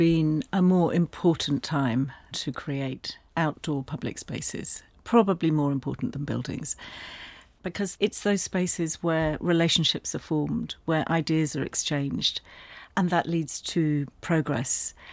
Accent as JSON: {"language": "English", "town": "Richmond", "region": "London", "country": "United Kingdom", "tie": "born or raised there", "said": "this is a piece of music that takes me back to my childhood, growing up in Richmond."}